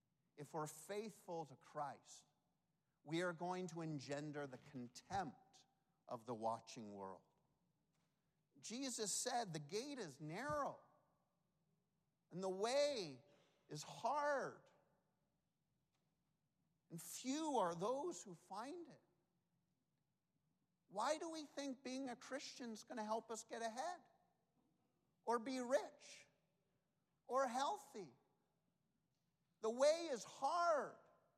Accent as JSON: {"language": "English", "country": "Canada", "said": "I come from Canada, you know this, and as a Canadian, I pay less taxes than your average person."}